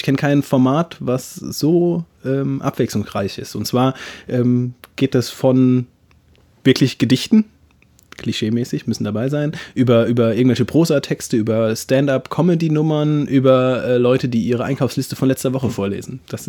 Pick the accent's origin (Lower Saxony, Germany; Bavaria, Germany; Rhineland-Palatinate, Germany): Rhineland-Palatinate, Germany; Ludwigshafen; Ich komme ursprünglich aus Ludwigshafen